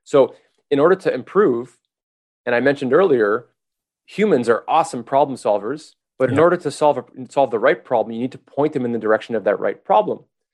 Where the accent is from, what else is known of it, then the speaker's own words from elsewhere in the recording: Montreal, Quebec, Canada; So I'm from Montreal, and have you driven around Montreal?